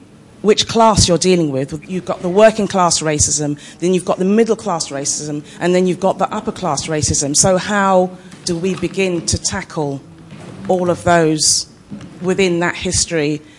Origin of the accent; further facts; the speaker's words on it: London, United Kingdom; I grew up in North London on a council estate